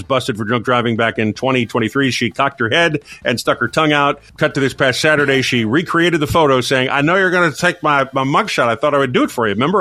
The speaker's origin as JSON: {"language": "English", "region": "Rhode Island", "country": "United States", "tie": "born or raised there", "said": "Let's head up to my home state of Rhode Island."}